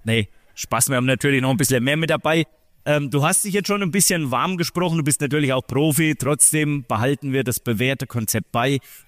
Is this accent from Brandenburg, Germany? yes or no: no; Waldfenster, Bavaria, Germany; oder ich komme ja aus Waldfenster